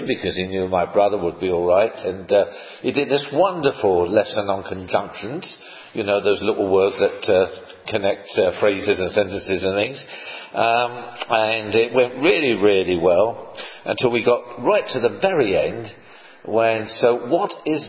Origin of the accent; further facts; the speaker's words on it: Dulwich, London, United Kingdom; born there; I was born in Dulwich, a wonderful place in South London.